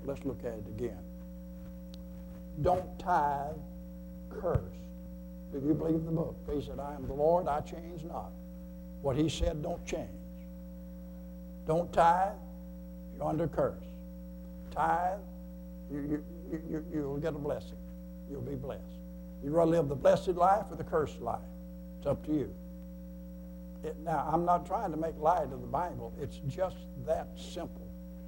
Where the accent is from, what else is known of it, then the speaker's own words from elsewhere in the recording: Arkansas, United States; born there; Some things, being from Arkansas, have I ever told you I was born in Arkansas?